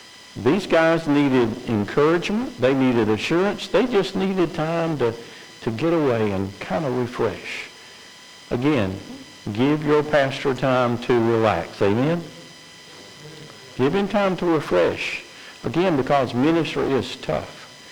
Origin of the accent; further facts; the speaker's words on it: Georgia, United States; I grew up outside of Savannah, Georgia, and down in Savannah there's called the Baptist Center.